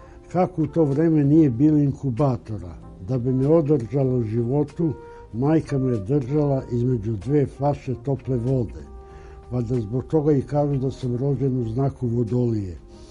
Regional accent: Kragujevac, Šumadija and Western Serbia, Serbia; born there; Rođen sam na Svetog Savu 27. januara 1932. godine u Kragujevcu.

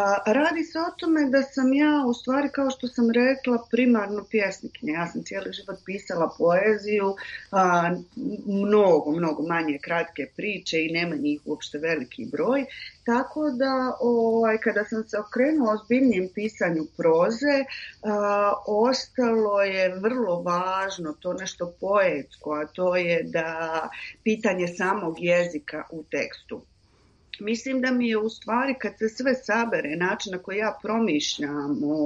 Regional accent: Mostar, Federation of Bosnia and Herzegovina, Bosnia & Herzegovina; rođena sam u Mostaru i skoro cijeli život živim tu, od nekih 6 godina kad sam živjela drugdje.

